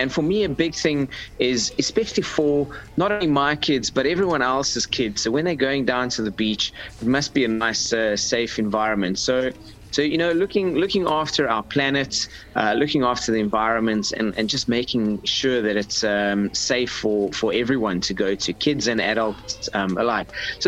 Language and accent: English; Free State, South Africa; now in Cape Town, South Africa; I grew up in the Free State of all places and moved to Cape Town about 20 years ago